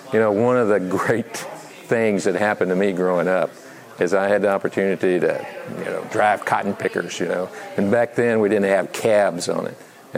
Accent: Tennessee, United States; I'm from Crockett County, Tennessee.

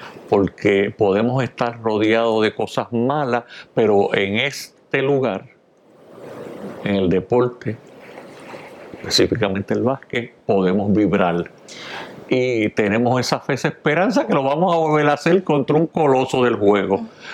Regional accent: Puerto Rico; tan celoso que somos los puertorriqueños con su primer deporte

